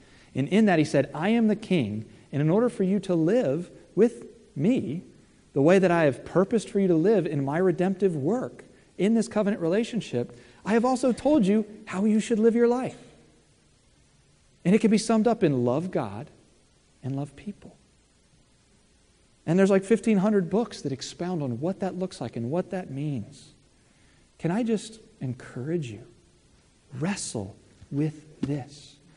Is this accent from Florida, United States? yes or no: no; Virginia, United States; I grew up in Virginia. I listen to country music.